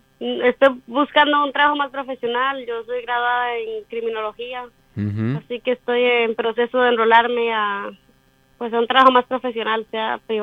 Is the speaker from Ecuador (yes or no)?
no; San José, Costa Rica; now in Israel; Soy de San José, Costa Rica.